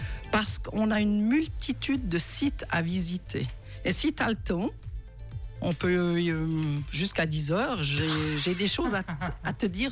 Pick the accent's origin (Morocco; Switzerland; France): Switzerland; Vugelles-La Mothe, Vaud; Je venais du pied du Jura, je venais de Vugel-la-Mouette.